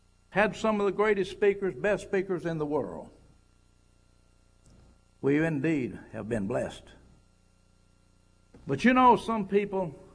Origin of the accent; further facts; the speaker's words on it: Huntsville, Alabama, United States; I'm from Huntsville, Alabama. It's a high-tech city, Rocket City, home of Dr. Wannar von Braun, the one man that put us on the moon.